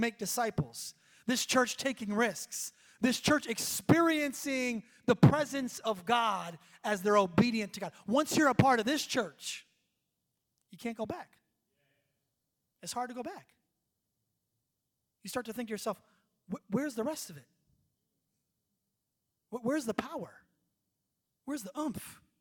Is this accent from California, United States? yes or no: no; New York, United States; We're from New York, New Jersey. We ain't doing no minivan.